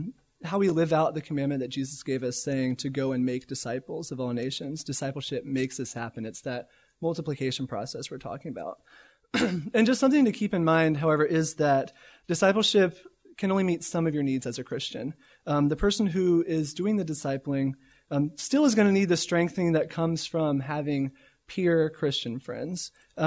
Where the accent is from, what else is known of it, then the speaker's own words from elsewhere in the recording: South Carolina, United States; now in Florida, United States; But yeah, like I said … I'm from South Carolina, went to school in North Carolina, and now I'm here in Florida.